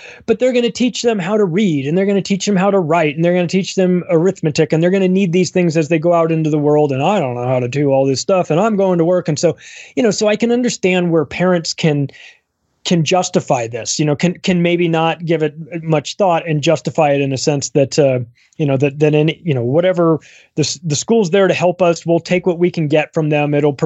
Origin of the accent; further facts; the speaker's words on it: California, United States; I am from California, went through, you know, school in California, high school, college, and all of that.